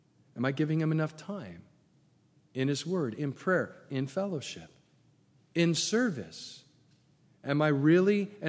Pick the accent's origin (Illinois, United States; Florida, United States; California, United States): California, United States; I come from Southern California.